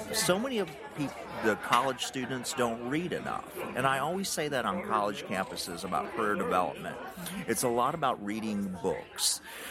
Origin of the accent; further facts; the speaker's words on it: United States; accent: Tennessee-Georgia mixture; So I'm a pretty simple guy. As you can tell by my accent, I'm country.